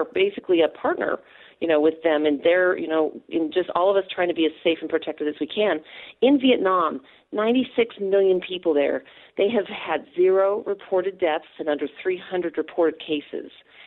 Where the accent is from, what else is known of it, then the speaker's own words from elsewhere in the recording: Idaho, United States; also born or lived in Pittsburgh / Hilton Head; now in Las Vegas, United States; I'm originally from Idaho.